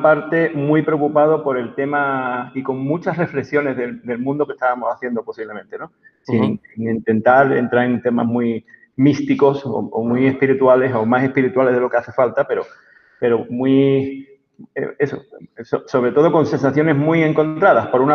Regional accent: Ceuta, Spain; born there; yo soy español, pero nací en África, en una ciudad española que se llama Ceuta y que está en el territorio africano, en el norte de África.

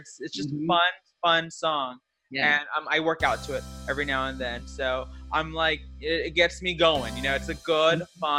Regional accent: Texas, United States; you don't have to say … just cause she's from Texas, cause I'm from Texas.

